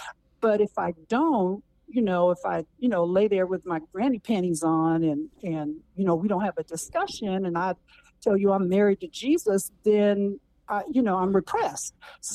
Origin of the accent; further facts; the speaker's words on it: Berkeley, California, United States; I grew up in Berkeley, California. It didn't get no more free love than that.